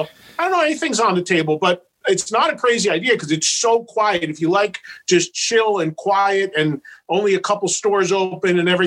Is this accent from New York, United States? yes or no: no; New Jersey, United States; look, I'm from New Jersey and I've lived here my whole life. And, you know, I'll always be a Jersey guy.